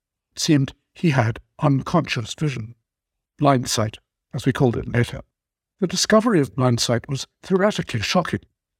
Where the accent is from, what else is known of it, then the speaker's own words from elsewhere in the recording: Cambridge, East of England, United Kingdom; I'm a psychologist from Cambridge, England.